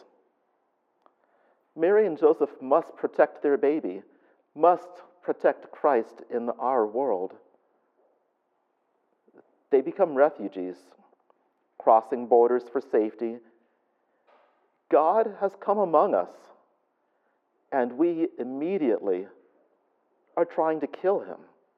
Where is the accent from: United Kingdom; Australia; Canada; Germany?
Germany; southern Germany; now in United States; I was born and raised in Germany, southern Germany. Snow every winter.